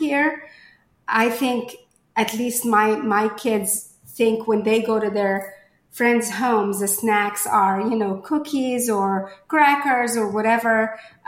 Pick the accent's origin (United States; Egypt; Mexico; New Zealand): Egypt; moved away; So I grew up on the Mediterranean and it's a cold winter.